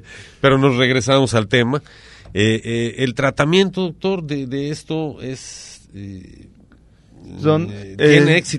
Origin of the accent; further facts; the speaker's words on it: Mexico; Nosotros somos mexicanos